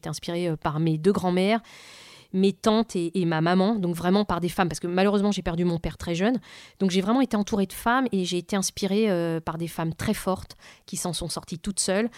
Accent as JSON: {"language": "French", "town": "Vitry-sur-Seine", "region": "Île-de-France", "country": "France", "tie": "born or raised there", "said": "Elle me vient de là d'où je viens. Voilà. Quand on est dans une cité, quand on vit dans une cité HLM à Vitry-sur-Seine"}